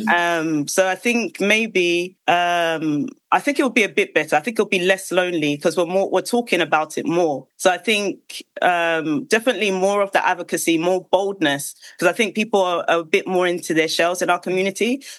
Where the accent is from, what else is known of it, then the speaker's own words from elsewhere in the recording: Ghana; I'm from Ghana. So I had family to help there.